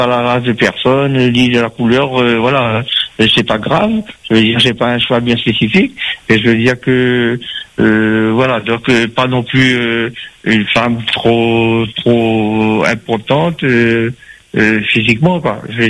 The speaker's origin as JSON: {"language": "French", "town": "Saint-Pierre", "country": "Réunion", "said": "Mais moi, je suis de Saint-Pierre."}